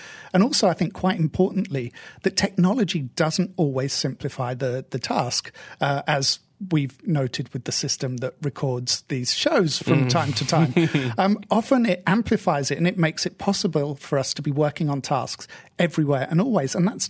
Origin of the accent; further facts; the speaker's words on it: United Kingdom; I'm stereotypically British